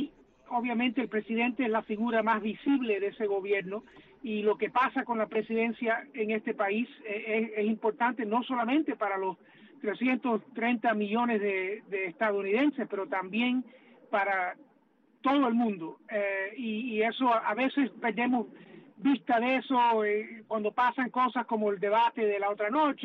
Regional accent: Cuba; now in United States; Nosotros como cubanos, que lamentablemente hemos sufrido la pérdida de la libertad en nuestra propia patria

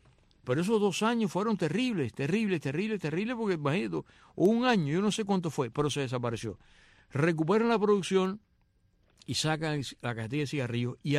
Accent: Cuba; now in Spain; Yo me fui de Cuba bajo racionamiento

